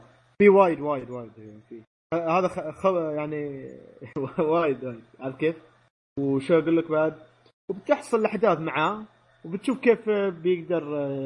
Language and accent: Arabic; Syria; بالنسبه لي انا سوري ما ادري